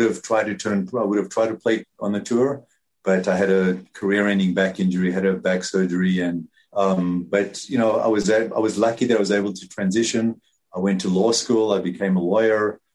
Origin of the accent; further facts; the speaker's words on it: South Africa; moved away as an adult; now in United States; I grew up in South Africa